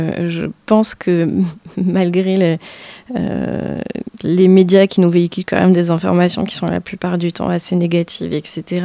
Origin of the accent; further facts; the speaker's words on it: Nouvelle-Aquitaine, France; comme je viens de Lot-et-Garonne